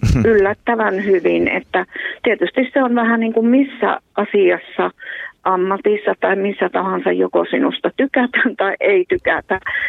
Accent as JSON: {"language": "Finnish", "town": "Nilsiä", "region": "North Savo", "country": "Finland", "moved": "as an adult", "lives_now": "Helsinki, Finland", "said": "No minä olen lähtöisin pieneltä paikkakunnalta Nilsiästä, jossa tulin 32 vuotta sitten uskoon. Ja 18 vuotta sitten Jumala johdatti minut tänne Helsinkiin"}